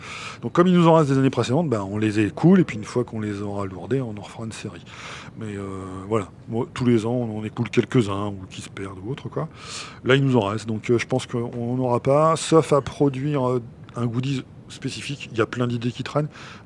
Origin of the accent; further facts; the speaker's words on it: Lille, Hauts-de-France, France; Enfin, nous, on est de Lille.